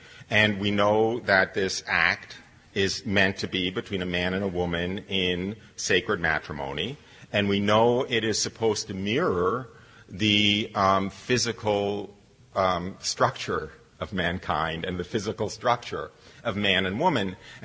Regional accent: United States; which I'll just speak as an American

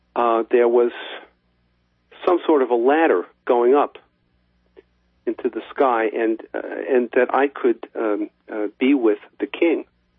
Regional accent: Baldwin, New York, United States; When I was three, we moved away from New York City to Baldwin, which is a little village out on Long Island.

